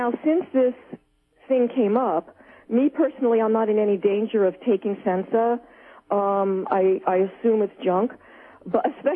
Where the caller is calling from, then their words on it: New Jersey, United States; Oh, hi. I'm from New Jersey.